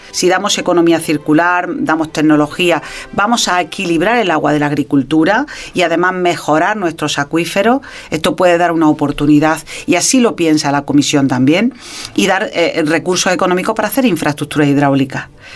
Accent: Andalusia, Spain; yo soy andaluza y yo he visto como consejera andaluza

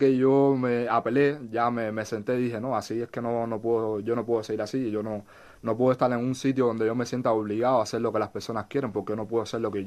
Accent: Artemisa, Cuba; born there; nací en Cuba, en un pueblo llamado Artemisa, muy bonito.

